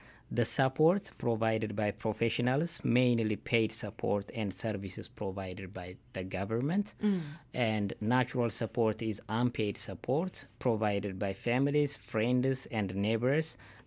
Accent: Ethiopia; I am an international student. I am from Ethiopia. When I was in Ethiopia, I was a university lecturer in the University of Gondar.

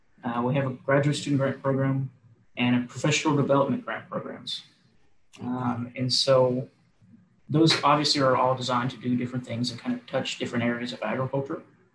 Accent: Georgia, United States; So I grew up in South Georgia. Valdosta would be the what I like to call the big town around where I live.

